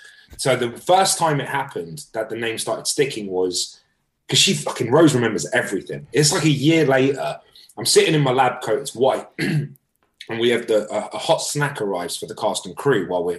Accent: London, United Kingdom; growing up in London

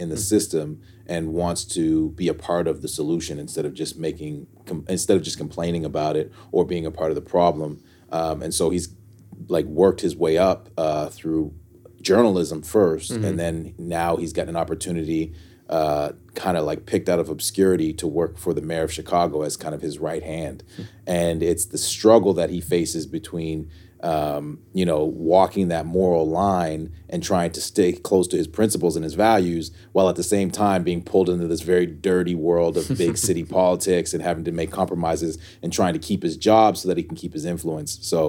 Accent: Canada; I'm from Canada

